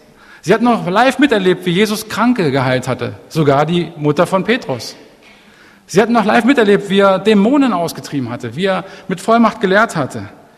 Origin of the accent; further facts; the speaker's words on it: Berlin, Germany; Und ich bin im Süden Berlins in Buko aufgewachsen